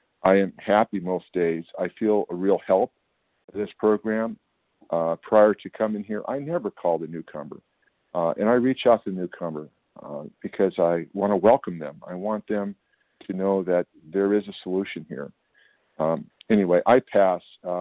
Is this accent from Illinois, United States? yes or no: no; California, United States; I'm from Northern California.